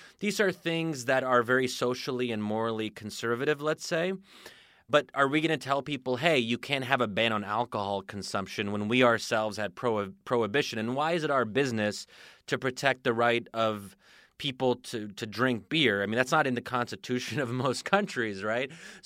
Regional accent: United States; And, you know, speaking as an American

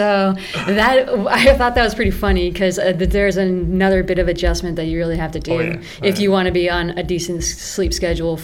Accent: Denver, Colorado, United States; Yep, I grew up in Denver, the big city.

